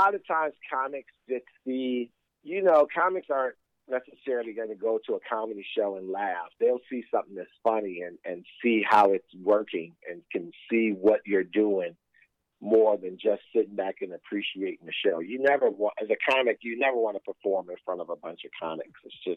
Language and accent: English; Chicago, Illinois, United States; Yeah, born and raised in Chicago.